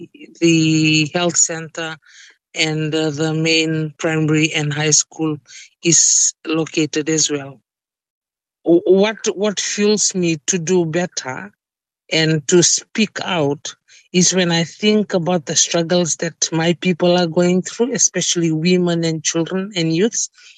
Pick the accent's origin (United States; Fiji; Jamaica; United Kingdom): Fiji; Nazula, Western Division; I am from Nazula village in Yasawa, Fiji.